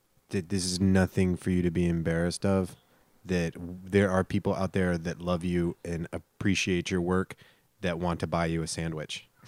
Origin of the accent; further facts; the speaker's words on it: Georgia, United States; So, like, I'm from Georgia.